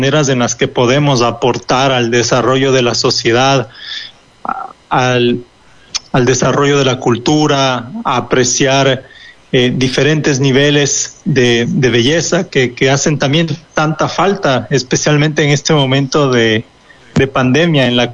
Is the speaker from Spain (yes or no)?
no; Ecuador; moved away as an adult; now in Italy; yo soy de Ecuador y trabajo más o menos 10 años en el mundo de la música